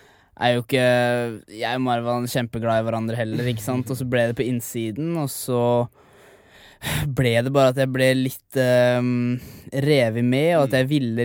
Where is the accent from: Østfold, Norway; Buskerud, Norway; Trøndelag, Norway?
Østfold, Norway; Sarpsborg